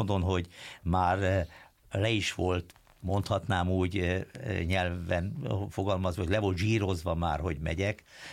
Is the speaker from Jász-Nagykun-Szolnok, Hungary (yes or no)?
no; Budapest, Hungary; mint budapesti tőzsgyökeres budai